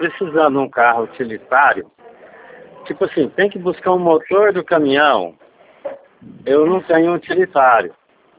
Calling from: Franca, São Paulo, Brazil

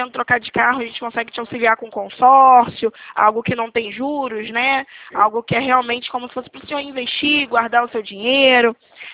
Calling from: Rio de Janeiro, Brazil; Tô falando aqui do Rio de Janeiro.

